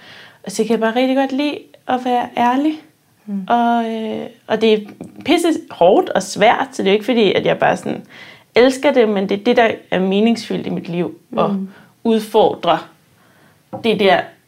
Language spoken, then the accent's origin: Danish; Charlottenlund, Capital Region of Denmark, Denmark; Vokset op i Charlottenlund, så det er ikke så langt fra København.